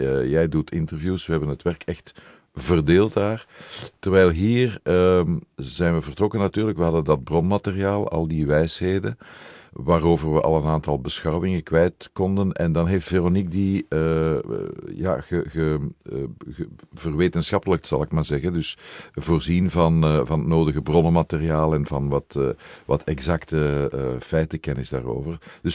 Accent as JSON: {"language": "Dutch", "region": "Brussels", "country": "Belgium", "said": "Nee, ik ben Brusselaar. Ik ben een echte Brusselaar."}